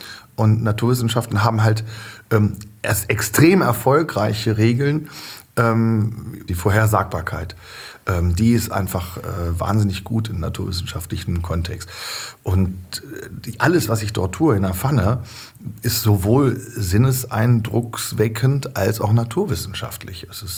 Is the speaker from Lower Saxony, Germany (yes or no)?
yes; Lower Saxony, Germany; auf Emsländisch stammt es noch. Ich bin im Emsland geboren.